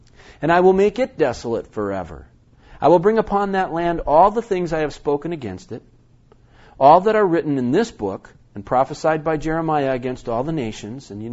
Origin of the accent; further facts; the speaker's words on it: Plainfield, United States; but that's just because I'm from Plainfield, I guess.